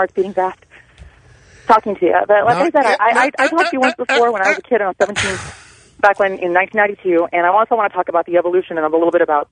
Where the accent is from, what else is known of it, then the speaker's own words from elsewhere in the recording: Texas, United States; He doesn't need money. I'm from Texas.